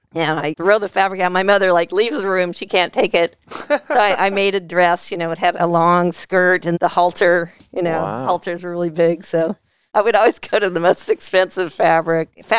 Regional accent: Walnut Creek, California, United States; I was born in Marin and raised in the far East Bay. So Walnut Creek, Pleasant Hill, Lafayette area, right in the middle of those three towns.

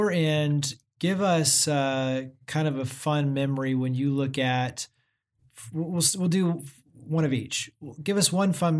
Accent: Weatherford, United States; So growing up in Weatherford, really cool.

